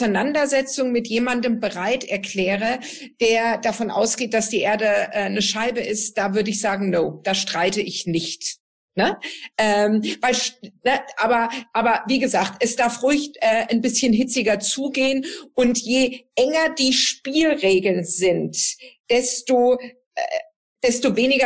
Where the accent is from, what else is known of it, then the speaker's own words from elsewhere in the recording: Southern Germany, Germany; da, wo ich herkomme, aus Süddeutschland